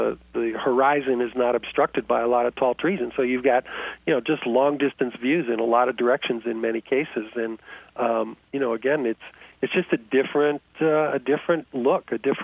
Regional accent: Ohio, United States; now in Arizona, United States; I'm from Ohio originally, so I'm a transplanted Buckeye and been out here in Arizona now about 22 years.

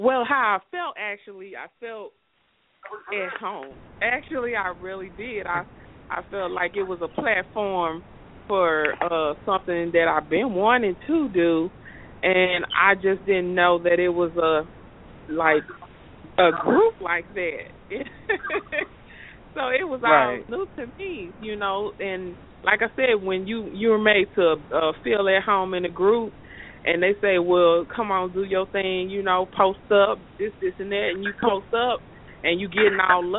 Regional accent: Mississippi, United States; now in St. Louis, United States; I was born here in St. Louis, but I grew up in Mississippi. So I'm kind of like that Southern belle with a little city twist to her.

